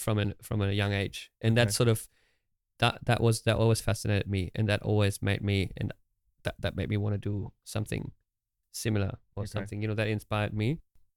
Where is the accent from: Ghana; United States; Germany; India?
Germany; Göttingen, Lower Saxony; This is in Göttingen in Germany.